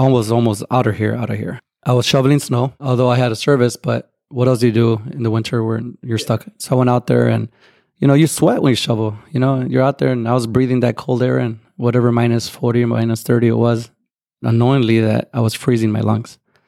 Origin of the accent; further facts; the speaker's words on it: Waukegan, Illinois, United States; Chicago, yeah. I'm from Waukegan.